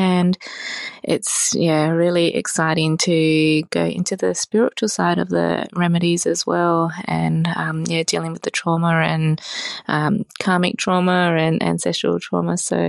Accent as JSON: {"language": "English", "town": "Perth", "region": "Western Australia", "country": "Australia", "said": "from Perth"}